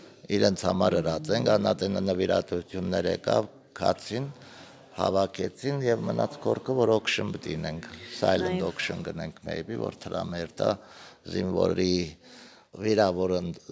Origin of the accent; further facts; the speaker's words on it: Armenia; born there; Ես Հայաստան ծնած եմ, բայց ծնողներս մեկը Էվերեկն է, մեկը Սուրյայեն է, մամա Սուրյացի է, Սուրյահայ